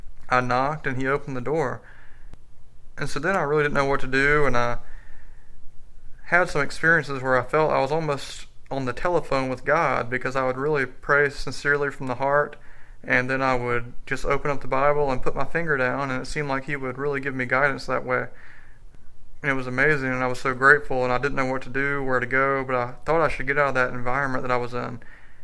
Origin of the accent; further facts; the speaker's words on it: Mobile, Alabama, United States; also born or lived in Houston, United States; I was born in Houston, Texas, and moved to Mobile, Alabama when I was about 4 years old, and so I was born and raised Catholic